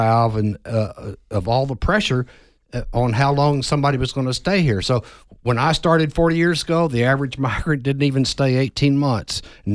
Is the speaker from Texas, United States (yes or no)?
yes; Texas, United States; and I grew up in West Texas, and George Bush knew this